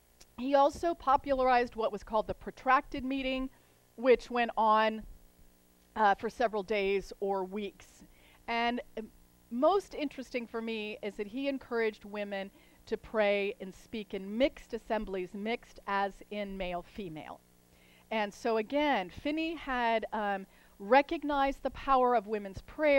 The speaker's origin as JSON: {"language": "English", "region": "Ohio", "country": "United States", "said": "again in my home state of Ohio, North Ohio."}